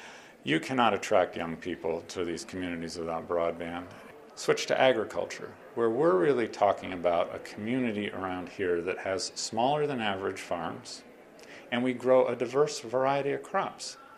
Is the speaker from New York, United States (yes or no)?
yes; Saratoga, New York, United States; I was raised in Saratoga.